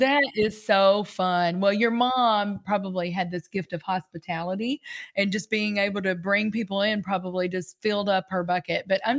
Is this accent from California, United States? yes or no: no; Paducah, Kentucky, United States; Because I always tell people I'm from Paducah. I'm like, it's very small, about 45,000 people